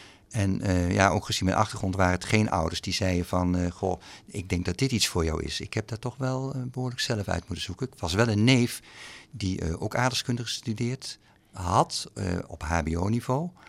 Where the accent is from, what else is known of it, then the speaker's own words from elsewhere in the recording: Geldermalsen, Gelderland, Netherlands; also born or lived in Amsterdam; now in Boxmeer, Netherlands; Maar ik ben opgegroeid in de Betuwe, Geldermalsen, middelbare school in Tiel. En van daaruit ben ik gaan studeren in Amsterdam. En door mijn vrouw zijn we uiteindelijk in Boxmeer terechtgekomen.